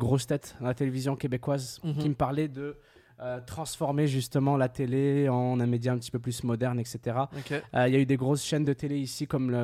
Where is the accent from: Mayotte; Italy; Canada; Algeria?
Algeria; accent: French; c'est parce que j'ai l'accent français. Étant donné que je suis algérien et que j'ai grandi là-bas. Et que, enfin, grandi en Algérie, pas en France.